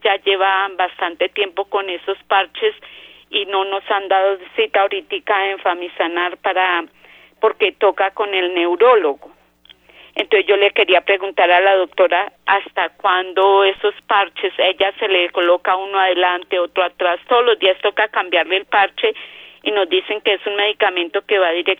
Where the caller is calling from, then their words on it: Bogotá, Colombia; De aquí de Bogotá.